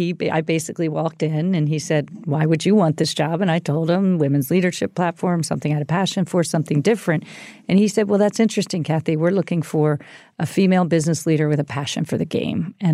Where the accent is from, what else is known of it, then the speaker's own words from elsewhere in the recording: Philadelphia, Pennsylvania, United States; And literally, we grew up in the Philadelphia area.